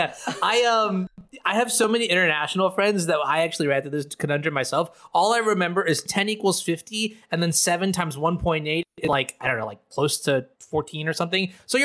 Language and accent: English; Texas, United States; I grew up in Texas.